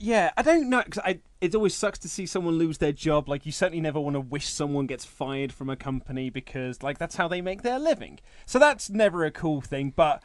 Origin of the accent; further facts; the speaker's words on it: Midland, Texas, United States; Fun fact, the city that gets nuked in Southland Tales is Abilene, Texas. I grew up in Midland, which is about 2 hours away.